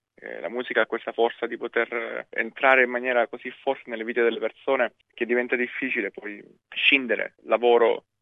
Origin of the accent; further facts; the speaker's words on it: Apulia, Italy; Salentino perché appunto richiama il nostro dialetto, la nostra penisola salentina.